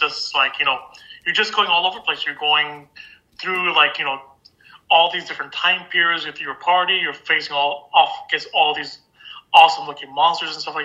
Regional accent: Toronto, Ontario, Canada; when I was growing up in Toronto, around like when I was 6 years old

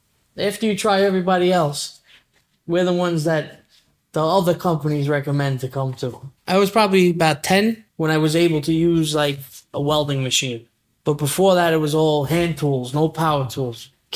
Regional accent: Bensonhurst, New York, United States; I'm from Bensonhurst.

